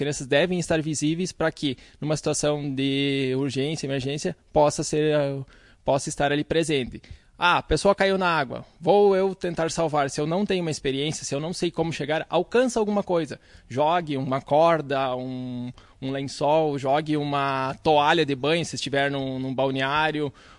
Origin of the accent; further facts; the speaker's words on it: Erechim, Rio Grande do Sul, Brazil; Sou natural de Erechim.